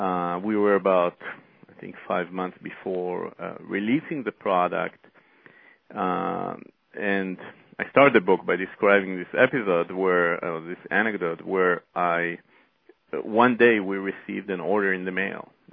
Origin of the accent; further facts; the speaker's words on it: Israel; I started as a copywriter in Israel. I'm originally from Israel, and I was working there